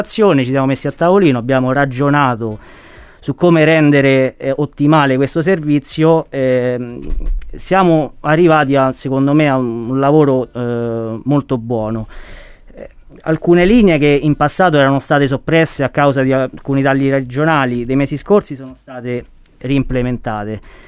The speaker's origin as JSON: {"language": "Italian", "town": "Valvarino", "region": "Lazio", "country": "Italy", "said": "io vengo dalla frazione, sono di Valvarino, però sto a stretto contatto con tutte e due le realtà di Palestina, le frazioni di Palestina, Carchitti e Valvarino"}